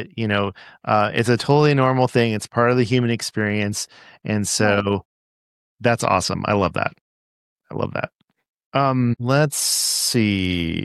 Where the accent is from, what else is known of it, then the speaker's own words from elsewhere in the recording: Pasadena, California, United States; You know, I'm from LA. I'm from Pasadena, actually.